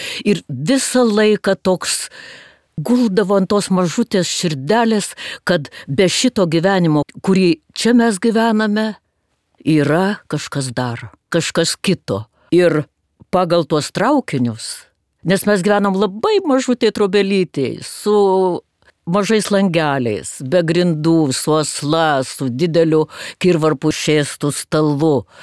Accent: Lithuania; Esu karo ir pokario metų vaikas. Ir iki 6 metų mano vaikystė prabėgo Šiaurės Lietuvoj prie Siauruko traukinio.

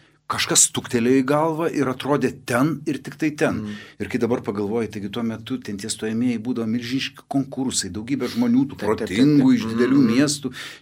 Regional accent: Vilkija, Kaunas County, Lithuania; visi iš didelių miestų, o aš iš Vilkijos.

